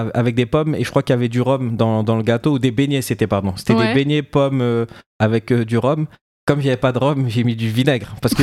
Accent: Villepinte, Île-de-France, France; born there; je suis né à Villepinte dans le 93

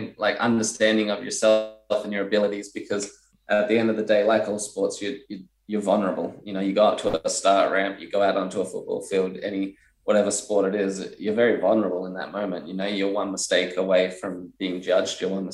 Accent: Adelaide, South Australia, Australia; because typically growing up in Adelaide or around Australia, we'd show up, 3 days before the race.

